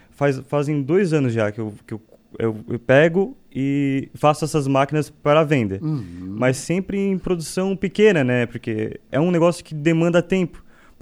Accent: Urussanga, Santa Catarina, Brazil; Exato, fui criado, nasci e sempre permaneci em Uruçanga.

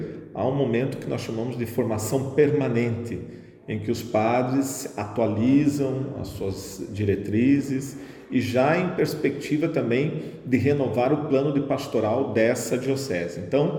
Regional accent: Curitiba, Paraná, Brazil; minhas raízes também estão aqui. Mas eu sou natural de Curitiba, do clero de Curitiba

